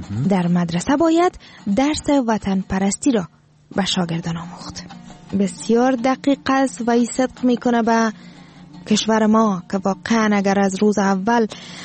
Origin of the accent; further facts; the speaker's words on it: Afghanistan; ما افغان هستیم